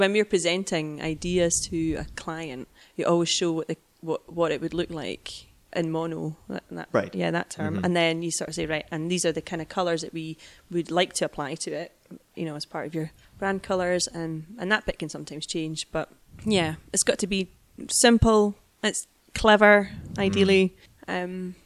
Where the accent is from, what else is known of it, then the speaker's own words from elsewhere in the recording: Scotland, United Kingdom; And that's where I grew up partially in Fife.